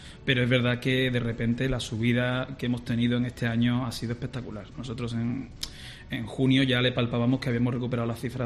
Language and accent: Spanish; Seville, Andalusia, Spain; yo echaba de menos mi tierra. Entonces, pues decidí implantar lo mejor de ese aprendizaje aquí en Sevilla.